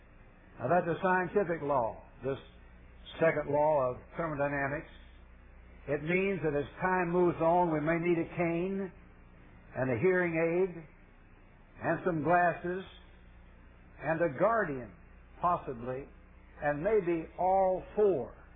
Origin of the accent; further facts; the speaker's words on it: Marked Tree, Arkansas, United States; born there; moved away; I was born down here in the Promised Land, somewhat west of here, in a little place called Mark Tree, Arkansas. And we left the Promised Land to go up with the Yankees a great number of years ago, but I am glad to be back in the Promised Land tonight.